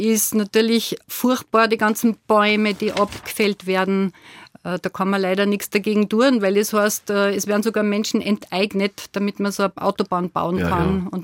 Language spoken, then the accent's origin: German; Obernberg am Inn, Upper Austria, Austria; also born or lived in Reichersberg; Geboren bin in Reichersberg am Inn und aufgewachsen bin in Obernberg am Inn.